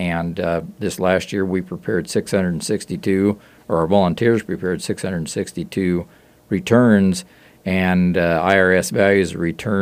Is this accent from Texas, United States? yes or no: no; Kansas, United States; you know, we've seen a lot of rural communities in Kansas just almost disappear. My hometown, and Dave and I have talked about Ramona before and Elmo and the small towns.